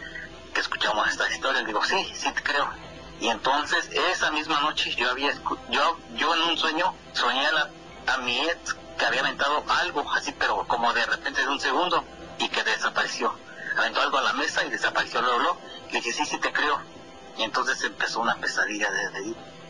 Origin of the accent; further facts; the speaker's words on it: Chalco, State of Mexico, Mexico; now in United States; Estado de México, voy a Chalco.